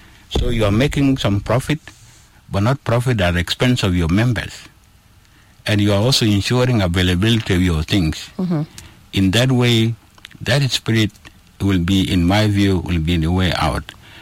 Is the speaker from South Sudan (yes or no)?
yes; Upper Nile, South Sudan; I come from Upper Nile.